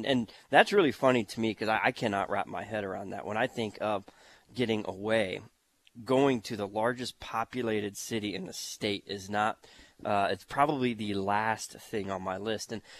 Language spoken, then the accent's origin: English; New River, Arizona, United States; I even had some friends that I grew up with in New River, the Three Wits, ask me where by your parents' house in Scottsdale is a good hotel.